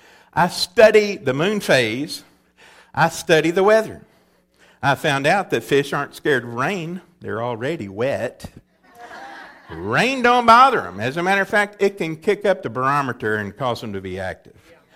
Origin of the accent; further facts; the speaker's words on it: Texas, United States; as I was growing up in East Texas, I would go up to hear the old-timers sitting on the porch out front